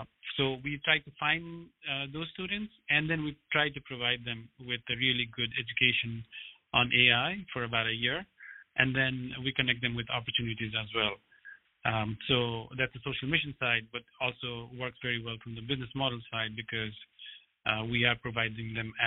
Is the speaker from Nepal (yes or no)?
yes; Nepal; also born or lived in United States; I grew up in Nepal where there are not a lot of education opportunities.